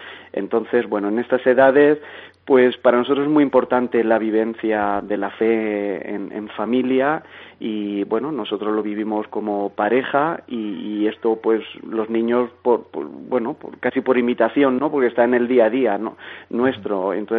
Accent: Bullas, Region of Murcia, Spain; now in Puerto del Rosario, Spain; la patrona de mi pueblo, que se llama Bullas

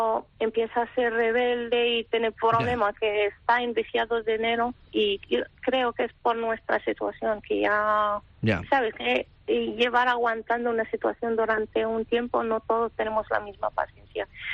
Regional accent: Morocco; now in Spain; De Marruecos.

